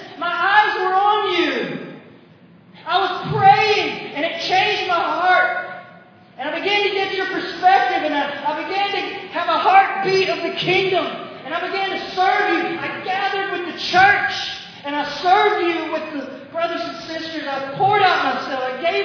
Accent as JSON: {"language": "English", "region": "Arkansas", "country": "United States", "lives_now": "Conway, United States", "said": "I'm not from Conway. I'm from South Arkansas. I moved here years ago."}